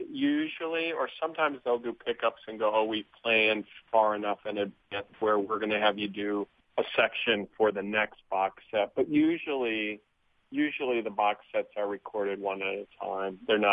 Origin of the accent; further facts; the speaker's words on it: Wisconsin, United States; I grew up in Wisconsin, so there's a show in Madison called Ferdy's Inferno.